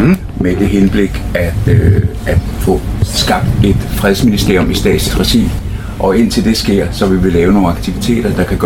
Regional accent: Capital Region of Denmark, Denmark; Jeg kommer fra Bornholm

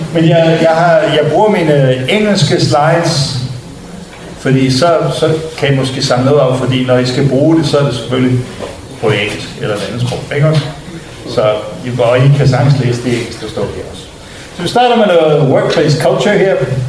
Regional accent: Gladsaxe, Capital Region of Denmark, Denmark; born there; moved away as an adult; jeg er født på Djævløen i Gladsaxe over hos Herre Jacobsen. Så, men jeg fandt hurtigt ud af, at det var meget sjovt at bo i Jylland, så jeg emigrerede herover i 75.

